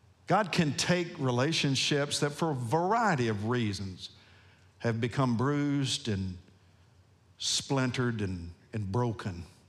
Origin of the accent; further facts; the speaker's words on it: Nashville, Tennessee, United States; I grew up just outside of Nashville, Tennessee, 5 miles from the Hermitage, the home of President Andrew Jackson.